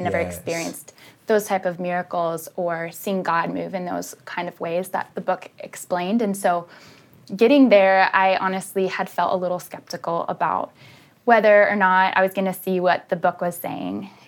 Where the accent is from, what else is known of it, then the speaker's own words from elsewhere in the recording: Pennsylvania, United States; also born or lived in Colorado; so I was born in Colorado and then raised mostly in Pennsylvania in non-denominational churches, grew up Christian